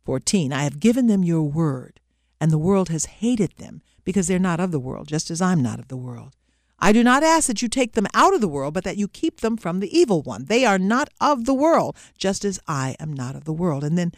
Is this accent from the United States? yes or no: yes; the South, United States; As you may already know, I come from the South, and every kid down South was familiar with the phrase fighting words.